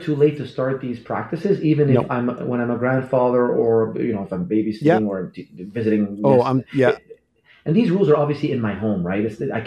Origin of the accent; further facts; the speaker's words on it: Quebec, Canada; You know, I'm from Quebec.